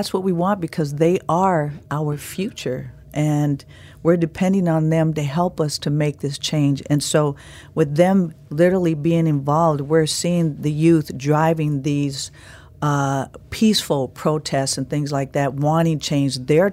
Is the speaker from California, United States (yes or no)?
yes; Oakland, California, United States; born and raised in the Bay Area in Oakland, and seeing the Black Panthers